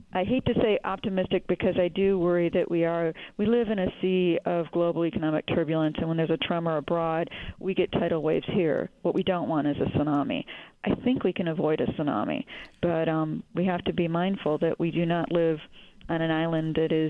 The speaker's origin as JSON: {"language": "English", "town": "Detroit", "region": "Michigan", "country": "United States", "tie": "born or raised there", "said": "I'm always someone who, since I've lived through, I grew up in Detroit, so, you know, I've lived through a lot of bad economic times."}